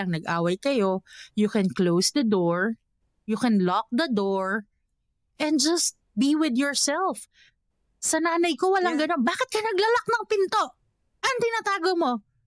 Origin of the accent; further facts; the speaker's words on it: Manila, Metro Manila, Philippines; Of course, we grew up in Manila. And I grew up in that kind of concept.